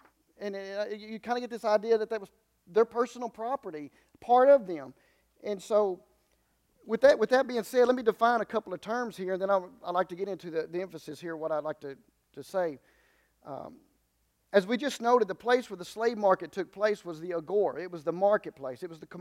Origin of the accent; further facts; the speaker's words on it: Wynn, United States; I grew up in Wynn. We would go to Four City. That's where the stamp store was.